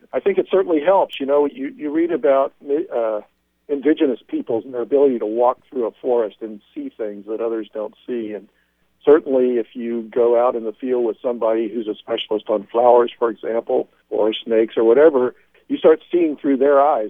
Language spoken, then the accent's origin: English; Texas, United States; I'm a Texan at heart, and I make a living studying snakes and teaching mostly undergrads about biology.